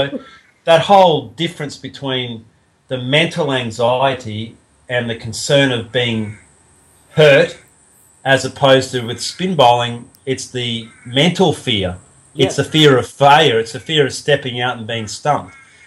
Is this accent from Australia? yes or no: yes; Kingaroy, Queensland, Australia; I went home to Kingaroy, where my hometown is, just over this week, and saw my parents who live on a, you know, 800 odd acre property, and on that property we actually live on the side of a volcano.